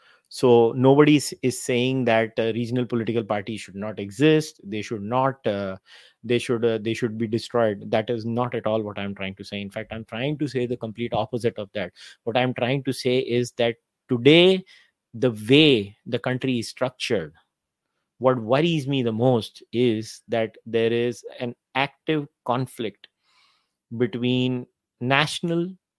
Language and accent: English; India; As an Indian, I listen, again, a BJP voter is saying this.